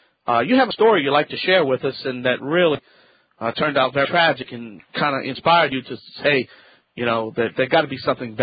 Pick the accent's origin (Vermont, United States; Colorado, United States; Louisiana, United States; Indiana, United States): Louisiana, United States; from the Bayou Land. … be right back.